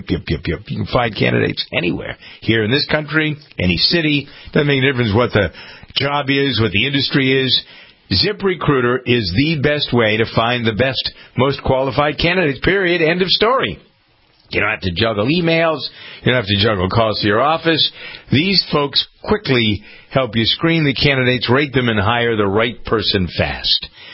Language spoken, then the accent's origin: English; Framingham, Massachusetts, United States; which happens to be headquartered in my hometown of Framingham.